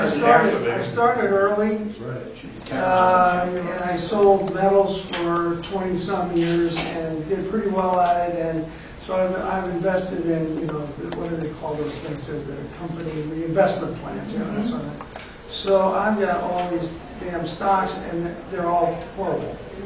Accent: Waukesha, Wisconsin, United States; I'm from Waukesha, and I retired not too long ago

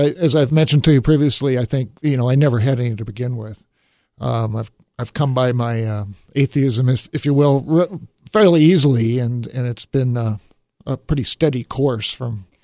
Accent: Denver, Colorado, United States; born there; Yes, I was born in Denver, Colorado.

